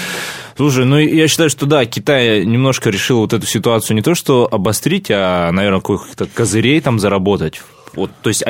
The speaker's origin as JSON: {"language": "Russian", "country": "Russia", "said": "ты с какой страны? Да, вот стандартный вопрос. Я говорю, из России."}